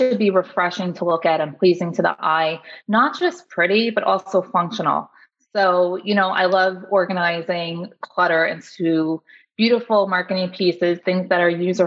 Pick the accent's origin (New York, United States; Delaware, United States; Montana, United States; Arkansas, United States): New York, United States; So I grew up in upstate New York for the most part of my childhood and later years.